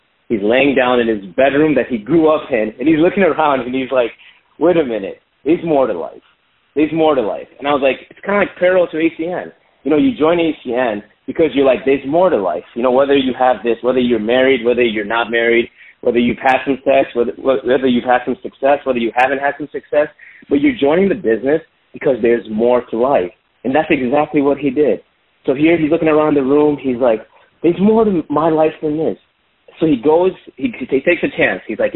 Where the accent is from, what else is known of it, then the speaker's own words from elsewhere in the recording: Connecticut, United States; I'm hail from Connecticut. Connecticut is a small state in Northeast America.